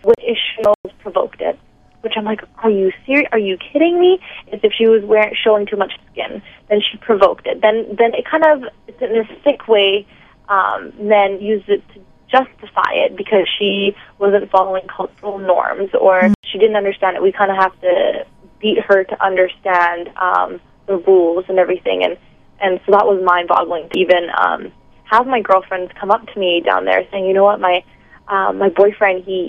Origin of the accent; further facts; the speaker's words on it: Vancouver, British Columbia, Canada; born there; I was born here in Vancouver